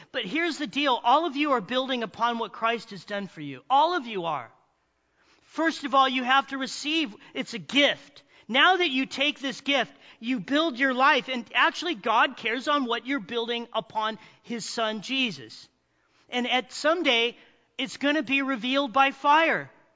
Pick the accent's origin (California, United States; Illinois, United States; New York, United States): California, United States; Big Bear; my friend Jimmy, who I grew up with in Big Bear, he's hanging out with me. When I moved to Palm Springs, he moved down to Newport area